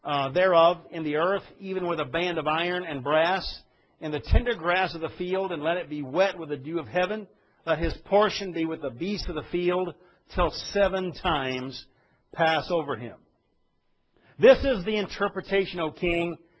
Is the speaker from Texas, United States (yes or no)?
yes; Texas, United States; Now, I grew up in Texas, and we had a bunch of cattle, both dairy cattle and beef cattle.